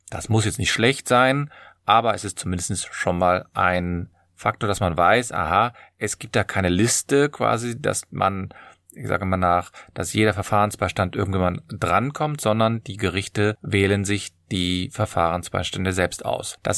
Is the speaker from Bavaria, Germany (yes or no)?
no; Cologne, North Rhine-Westphalia, Germany; ich komme aus Köln, ich bin Fachanwalt für Familienrecht